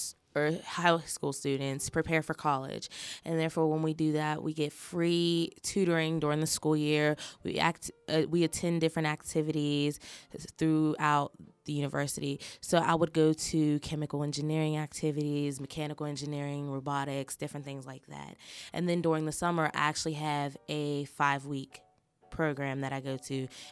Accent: East Liberty, Pennsylvania, United States; I've grown up in East Liberty. Like, I transfer a little bit through places, but primarily in East Liberty.

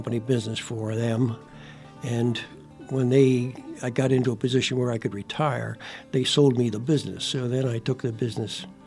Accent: Steubenville, Ohio, United States; now in Upper St. Clair, United States; No, initially from Steubenville, Ohio.

